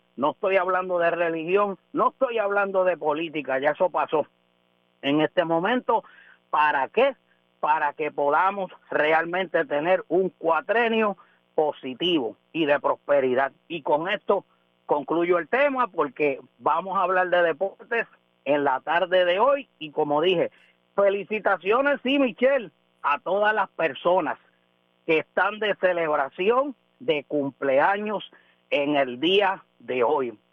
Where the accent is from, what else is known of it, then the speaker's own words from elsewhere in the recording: Puerto Rico; nuestra relación como puertorriqueños